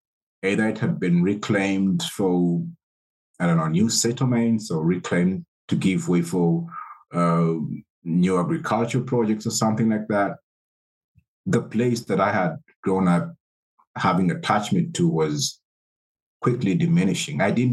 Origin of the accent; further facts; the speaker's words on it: Kampala, Central Region, Uganda; So I was born and raised in the East African country of Uganda, the beautiful city of Kampala.